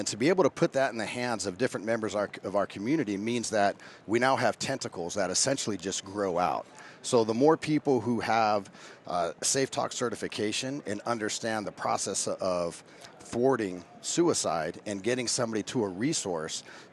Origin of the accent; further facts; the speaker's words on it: Las Vegas, Nevada, United States; I resigned my position somewhere around 2012, came back home. I'm a Nevada native. I grew up in Las Vegas.